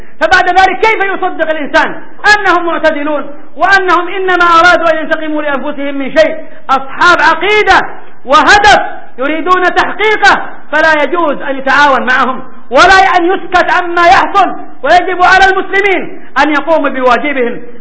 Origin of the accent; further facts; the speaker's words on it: Yemen; اللهم طهر بلادنا اليمن الميمون